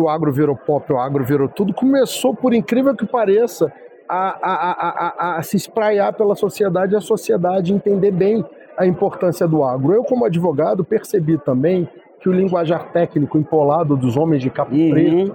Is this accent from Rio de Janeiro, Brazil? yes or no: yes; Rio de Janeiro, Brazil; born there; Lá no Rio de Janeiro, eu vim de uma família do Norte Fluminense, mas eu nasci na cidade do Rio de Janeiro, na capital.